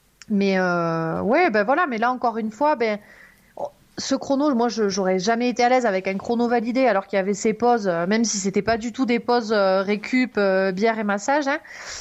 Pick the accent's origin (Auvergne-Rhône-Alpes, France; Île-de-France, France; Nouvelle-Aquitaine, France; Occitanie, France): Occitanie, France; Font-Romeu; je suis originaire donc des Pyrénées-Orientales, de Font-Romeu.